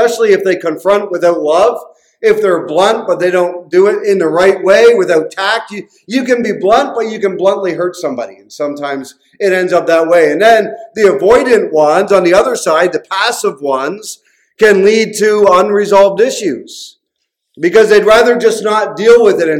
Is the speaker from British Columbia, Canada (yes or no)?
no; Newfoundland and Labrador, Canada; I was born and raised in Newfoundland.